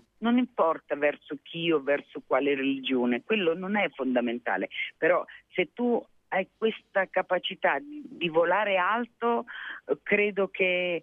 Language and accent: Italian; Emilia-Romagna, Italy; sono emiliana